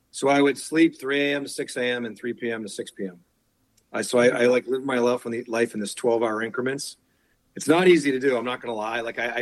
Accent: Bedford, New Hampshire, United States; also born or lived in Boston / Winchester; I was born in Boston, and I lived in Winchester, Mass. So I was about eight, and then I moved to Bedford, New Hampshire.

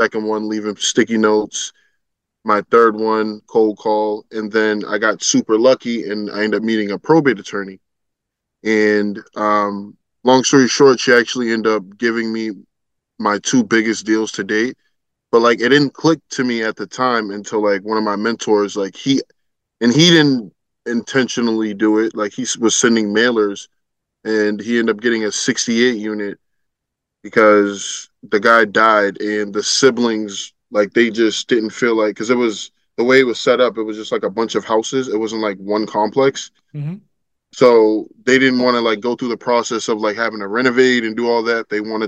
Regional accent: Massachusetts, United States; I'm from Massachusetts.

